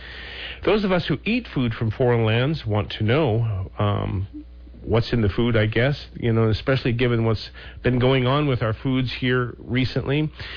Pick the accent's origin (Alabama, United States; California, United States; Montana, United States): Montana, United States; Billings; with headquarters up in my hometown of Billings, Montana.